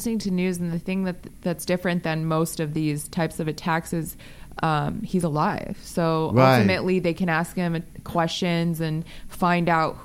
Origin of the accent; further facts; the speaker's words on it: Las Vegas, Nevada, United States; I think from growing up in Las Vegas, that Southwestern style of like animal skulls they decorate them and stuff.